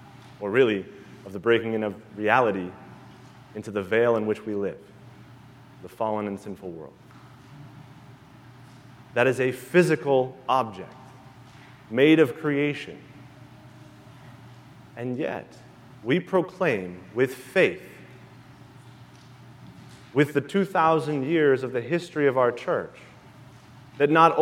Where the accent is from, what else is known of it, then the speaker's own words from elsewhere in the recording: Ireland; And it's a blessing for me, as an Irishman